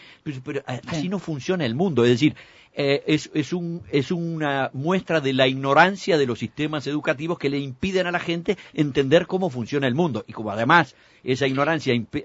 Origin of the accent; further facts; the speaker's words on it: Uruguay; soy uruguayo